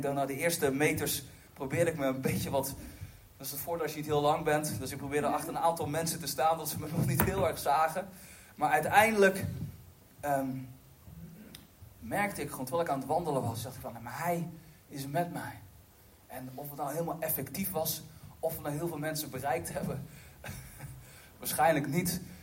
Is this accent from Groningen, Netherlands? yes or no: no; Gelderland, Netherlands; ik kwam uit de Achterhoek dan.